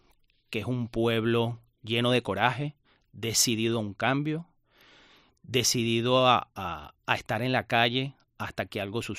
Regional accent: Venezuela; Yo como venezolano y que tengo esta oportunidad de estar aquí, pues me siento más orgulloso que nunca de ser venezolano

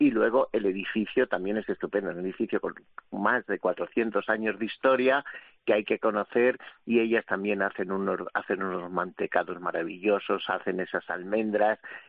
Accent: Villacastín, Castile and León, Spain; en mi pueblo, Villacastín, Segovia, que todos pasamos por la carretera a La Coruña

